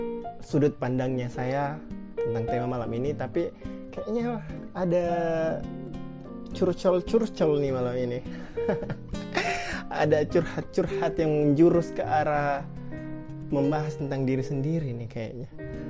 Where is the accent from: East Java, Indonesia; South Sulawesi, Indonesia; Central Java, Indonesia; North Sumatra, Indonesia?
South Sulawesi, Indonesia; Makassar; apalagi di daerah saya ini, daerah Bugis, Makassar